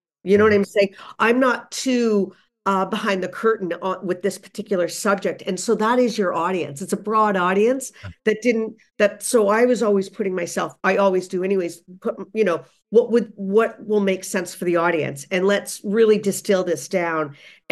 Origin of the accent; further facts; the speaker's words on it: Canada; being a Canadian